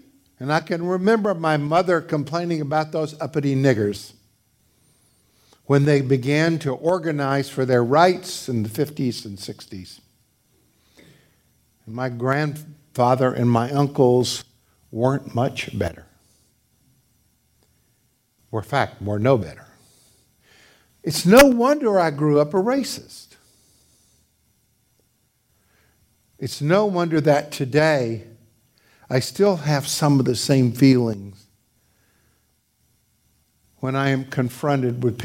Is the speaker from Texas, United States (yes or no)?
no; Atlanta, Georgia, United States; I was raised in Atlanta, Georgia, in the Deep South. And segregation and prejudice were rampant and in full swing during that time. I was born in 44